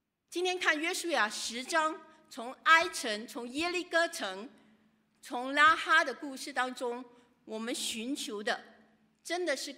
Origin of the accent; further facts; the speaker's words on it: Singapore; 我是新加坡人，我主要的我会替新加坡人讲话。